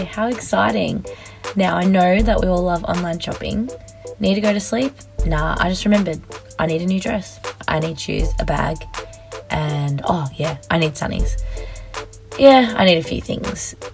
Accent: Australia; I'm just an Australian girl with a world at her feet

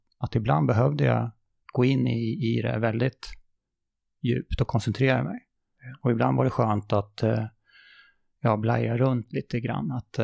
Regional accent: Örebro County, Sweden; Där jag växte upp utanför Örebro.

